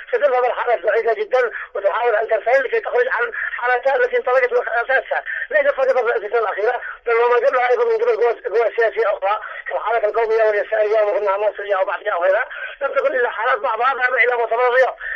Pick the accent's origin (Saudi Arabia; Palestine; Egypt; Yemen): Yemen; نحن كشعب يمني بكل قوانا